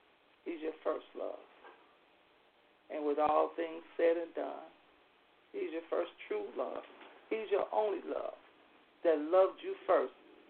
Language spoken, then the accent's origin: English; Chicago, Illinois, United States; We was born in Englewood, but we was raised up on the west side. So we went from one side of town to the other side of town. My west side, Englewood and Chicago people know what I'm talking about.